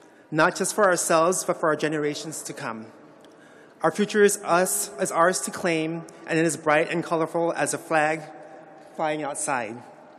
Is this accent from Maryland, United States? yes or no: no; San Francisco, California, United States; also born or lived in Philippines; As a Filipino-American immigrant who grew up in San Francisco at the start of the AIDS epidemic in the early 80s, my work in public health is not just professional.